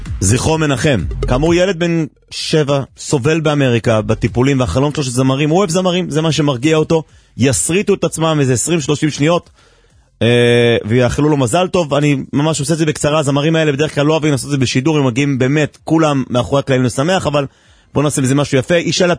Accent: Jerusalem, Jerusalem District, Israel; אני גדלתי איתו עונם בבית וגן

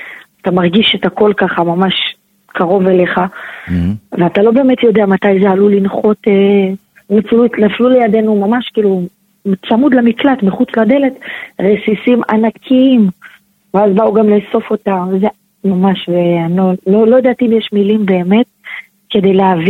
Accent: Ashkelon, Southern District, Israel; אנחנו מאשקלון.

